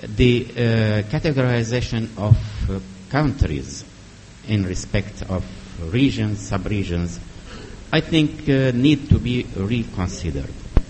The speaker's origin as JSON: {"language": "English", "country": "Syria", "said": "from Syria."}